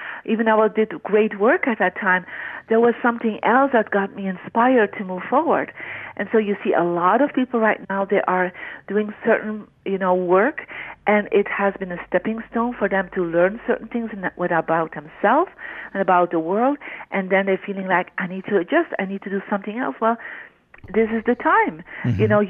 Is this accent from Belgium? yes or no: yes; Belgium; moved away as an adult; now in San Francisco, United States; 9 years ago I immigrated to America from Belgium. I'm a Belgian citizen. I came here and I ended up in San Francisco